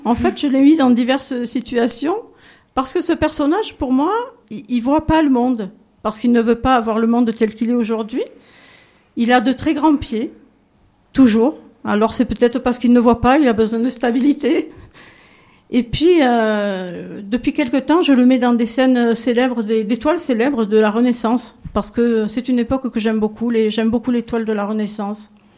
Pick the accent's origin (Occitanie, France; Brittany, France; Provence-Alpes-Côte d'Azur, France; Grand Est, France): Provence-Alpes-Côte d'Azur, France; Port-de-Bouc; now in Le Cannet-des-Maures, France; je viens du Canet des Morts, dans le Var, mais je suis originaire de Port-de-Bouc, dans les Bouches-du-Rhône.